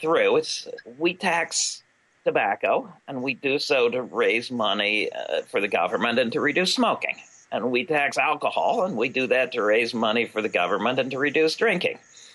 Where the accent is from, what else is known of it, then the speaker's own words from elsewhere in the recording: Pennsylvania, United States; Albion, I come to you from Pennsylvania, Penn's Woods.